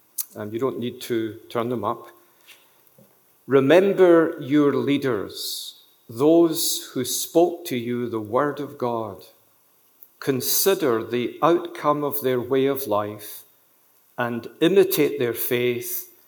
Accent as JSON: {"language": "English", "region": "Scotland", "country": "United Kingdom", "accent": "Scottish", "said": "Those of you who speak French far better than I do, it's French with a Scottish accent."}